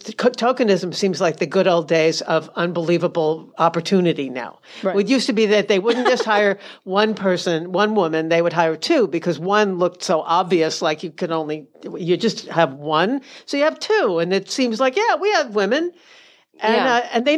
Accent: United Kingdom; And I'm British.

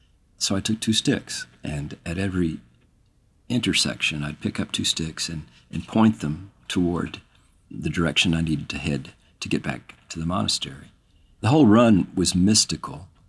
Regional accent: Austin, Texas, United States; I'm 64 years old, and I'm from Austin, Texas.

